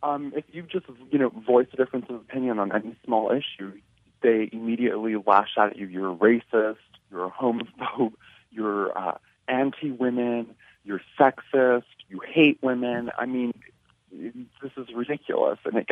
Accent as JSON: {"language": "English", "country": "United States", "said": "I'm an American, I'm a proud American. And, you know, we're a country built on capitalism."}